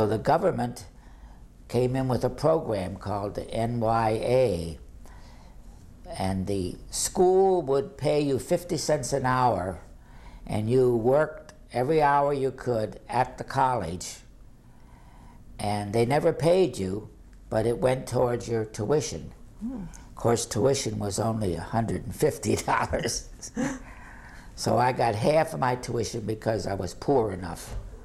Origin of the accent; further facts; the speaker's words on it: Cincinnati, Ohio, United States; I was raised in Cincinnati.